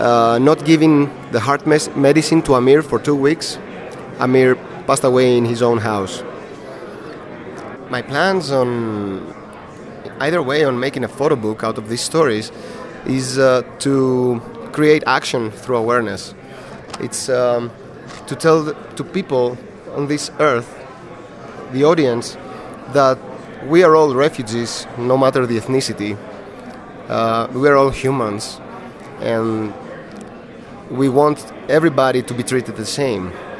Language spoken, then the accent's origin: English; Athens, Attica, Greece; I am a photographer from Athens, Greece